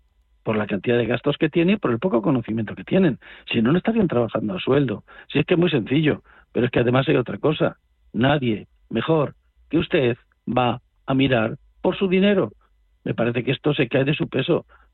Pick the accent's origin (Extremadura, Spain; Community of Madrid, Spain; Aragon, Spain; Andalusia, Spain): Community of Madrid, Spain; Madrid; Yo nací enfrente del Museo del Prado, soy más madrileño que nadie, solo me falta el pañuelo en el cuello y la gorra esa, y bailar el chotis.